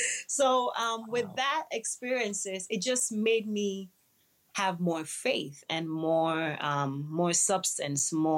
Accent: Nigeria; despite the fact that I'm Nigerian, I still had a lot to adjust culturally.

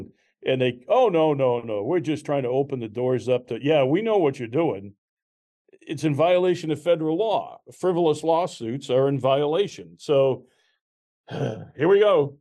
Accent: Scotland, United Kingdom; I'm Scottish. We like those kind of challenges.

